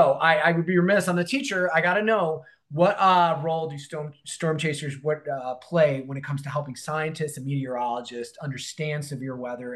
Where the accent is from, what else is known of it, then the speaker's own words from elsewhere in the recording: Michigan, United States; I'm from Michigan, so they're like smaller, like at least where I'm from.